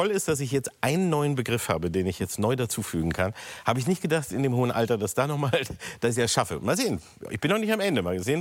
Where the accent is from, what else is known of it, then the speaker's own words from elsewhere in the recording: Peine, Lower Saxony, Germany; Ich bin in Peine groß geworden, da war es allerdings schwer, zu reisen und wegzugehen.